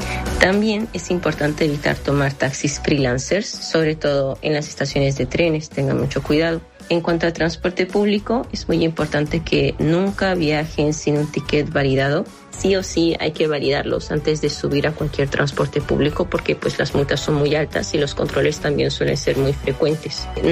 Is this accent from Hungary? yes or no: yes; Budapest, Hungary; born there; Spanish is a second language; Yo nací en Budapest, soy húngara y mi familia también